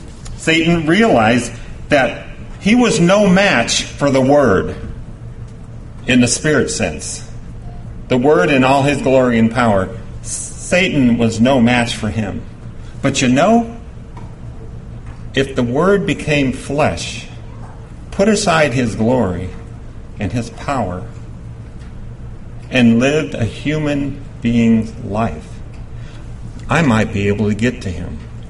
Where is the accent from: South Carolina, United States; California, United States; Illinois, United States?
Illinois, United States; East St. Louis; Now, I grew up in East St. Louis in the 60s and 70s